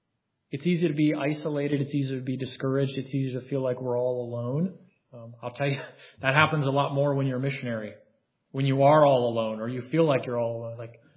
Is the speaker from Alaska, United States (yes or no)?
no; West Virginia, United States; but I'm a mountaineer, and I know Pastor Vitovsky is too. So I grew up in West Virginia, and so I love West Virginia.